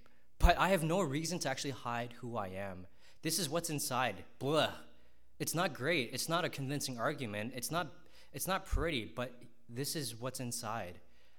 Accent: Richmond Hill, Ontario, Canada; some of you guys knew I grew up in Richmond Hill, and my family was we didn't have a lot of money.

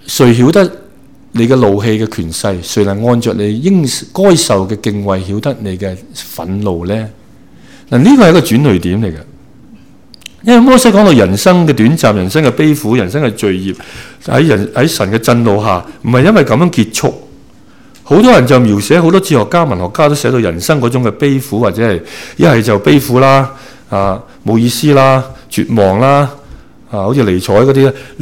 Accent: Hong Kong; 以前啊，我细个喺香港咪见到小朋友喺街度啊

